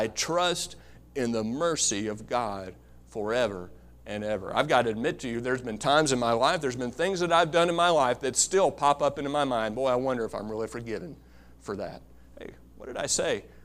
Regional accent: Kentucky, United States; we grew up in Kentucky, you know, and tornadoes were big down there

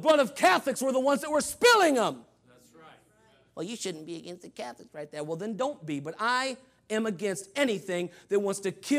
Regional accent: United States; And I'm going to tell you right now, I am an American.

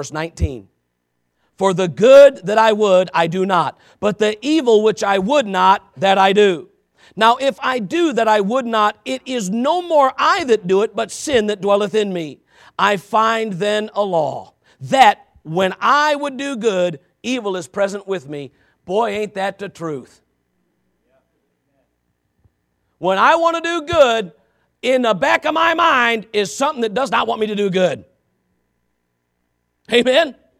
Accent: United States; I'm going to tell you right now, I'm an American. I'm very glad that Jesus is not asking me to not be an American. I'm an American. I love America.

